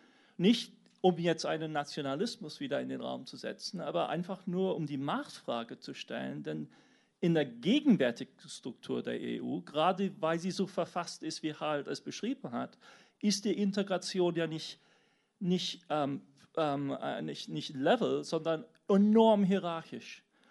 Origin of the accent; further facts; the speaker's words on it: United Kingdom; German is a second language; das ich bestimmt teile, unglücklich als Brite natürlich